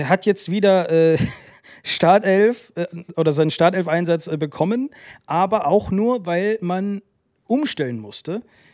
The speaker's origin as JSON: {"language": "German", "country": "Croatia", "said": "Für mich natürlich als Kroate ganz spannend, den weiter zu verfolgen."}